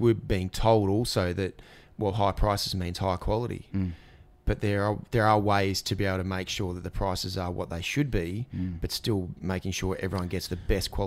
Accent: Ipswich, Queensland, Australia; I grew up in Ipswich, but if you want to go and get a bat, you go to Greg Chappell Cricket Centre in Albion

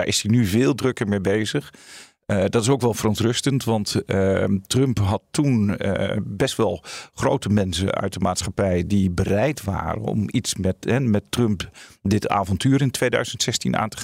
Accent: Netherlands; Maar ik werd als Nederlandse stafofficier daar op dat hoofdkwartier. Als Nederlanders werden we eigenlijk als free riders beschouwd.

